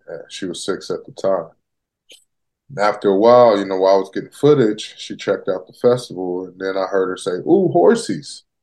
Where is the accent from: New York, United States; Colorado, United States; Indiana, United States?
Colorado, United States; Denver; now in Seattle, United States; I have moved. I'm a transplant from Denver, Colorado, up to the Seattle area.